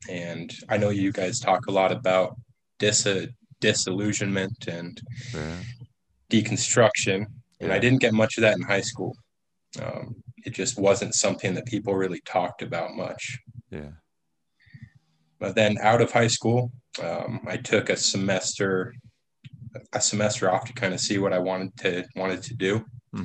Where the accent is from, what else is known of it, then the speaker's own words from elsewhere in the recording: Iowa, United States; also born or lived in Colorado; So I was born in Colorado, and I lived there till I was five. Obviously, I don't remember much of that time, but when I was five, my family and I moved over to Iowa, and we lived there with our cousins and grandparents.